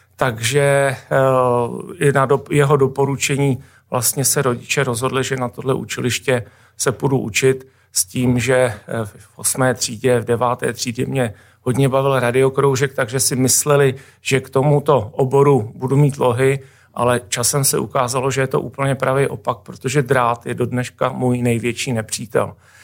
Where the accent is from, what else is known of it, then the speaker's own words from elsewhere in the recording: Říčany, Central Bohemian Region, Czechia; narodil jsem se v Mariánkách, vlastně potom po narození jsem se s mamkou odstěhoval do Říčan, vlastně kde měl táta barák. Dětství v Říčanech bylo, já na něj rád vzpomínám, protože my máme barák, v kterém bydlím tady dodnes, vlastně na kraji lesa.